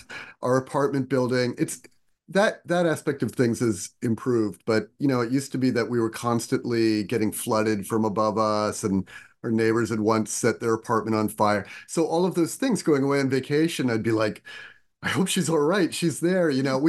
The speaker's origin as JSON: {"language": "English", "region": "New York", "country": "United States", "said": "I am a New Yorker. We ride the subway."}